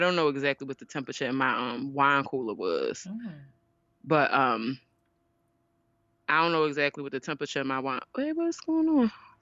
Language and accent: English; Maryland, United States; since I'm from Maryland, we like to have crabs on this holiday weekend.